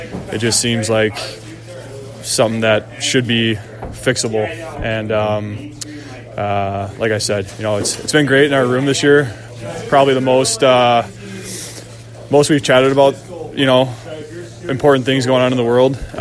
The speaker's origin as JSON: {"language": "English", "country": "United States", "said": "As an American, I have 3 kids now"}